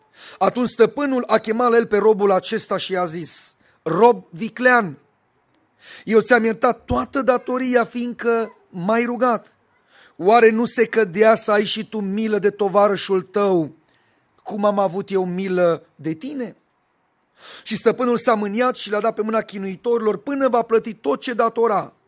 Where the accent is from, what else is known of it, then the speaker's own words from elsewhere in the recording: Bucharest, Romania; also born or lived in Bucovina; Eu deloc sunt din București și am crescut într-un anumit fel în biserica mea. M-am mutat misionar undeva în Bucovina, în nordul Bucovina, graniță cu Ucraina